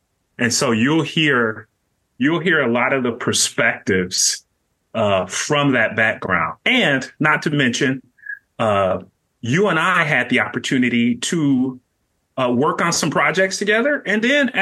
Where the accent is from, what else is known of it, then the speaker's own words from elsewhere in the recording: Detroit, Michigan, United States; born and raised on the east side of Detroit. Yeah. So I'm from the Motor City, and I'm very proud about it.